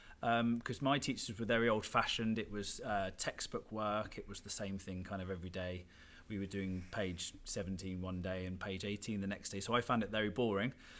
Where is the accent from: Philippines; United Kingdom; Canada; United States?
United Kingdom; Bournemouth, South West England; I grew up in Bournemouth, which is on the south coast. I was there for quite a few years, then moved around a little bit, but yeah, all of the schools I went to was in Bournemouth. And yeah, my parents still live there.